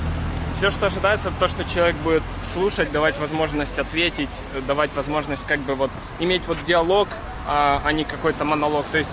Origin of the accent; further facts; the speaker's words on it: Russia; now in United States; что я россиянин.